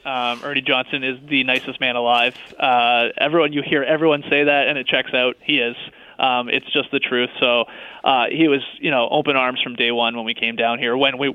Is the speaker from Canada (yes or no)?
yes; Canada; Chuck's hilarious because he knows we're from Canada, so anytime he sees us, that's what he references.